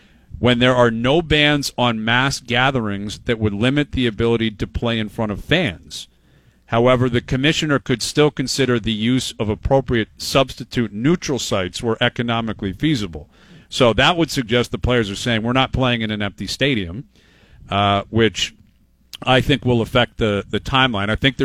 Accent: Canada; as a Canadian.

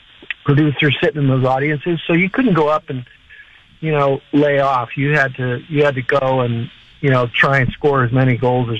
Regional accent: St. Clair Shores, Michigan, United States; Mark Sandrowski, who's from my hometown of St. Clair Shores, Michigan.

